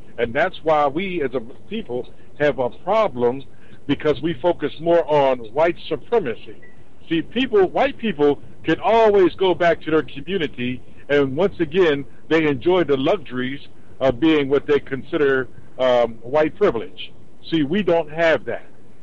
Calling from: Florida, United States; I'm calling from Florida.

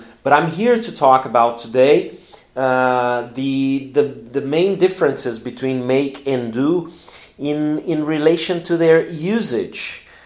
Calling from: Porto Alegre, Rio Grande do Sul, Brazil

